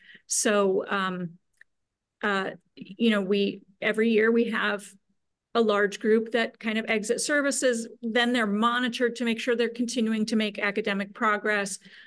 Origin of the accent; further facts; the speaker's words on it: Midwest, United States; I did not grow up in the Berkshires. I didn't grow up in Pittsfield. And I grew up in the Midwest, where people have a different demeanor.